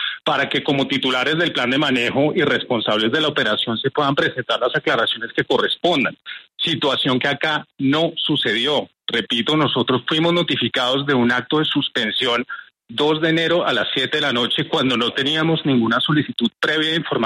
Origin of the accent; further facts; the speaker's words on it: Colombia; Como colombiano, como administrado y como abogado